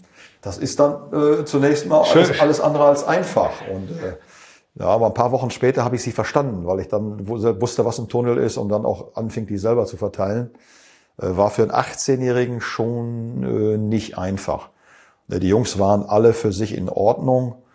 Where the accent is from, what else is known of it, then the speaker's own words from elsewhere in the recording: Westerkappeln, North Rhine-Westphalia, Germany; also born or lived in Gelsenkirchen / Lückendorf; Ich kam ja, auch wenn ich gebürtiger Gelsenkirchener war und in Lückendorf lange Zeit verbrachte, bis zum 9. bis 7. Jahr war, und dann aber im behüteten Westerkappeln, war schon eine andere Welt.